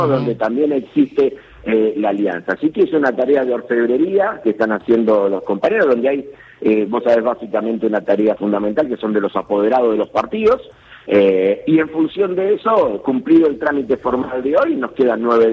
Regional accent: Santa Fe, Argentina; Yo vengo de la provincia de Santa Fe, nosotros tenemos sistema de primarias abiertas, simultáneas y obligatorias, inclusive antes que la Nación.

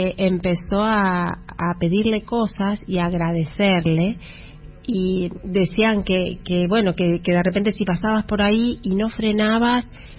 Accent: Rosario, Santa Fe, Argentina; yo soy de Rosario y ella también, y cuando yo era chica escuchaba sus canciones de que por ahí iba a cantar al Monumento a la Bandera, y yo que vivía cerca

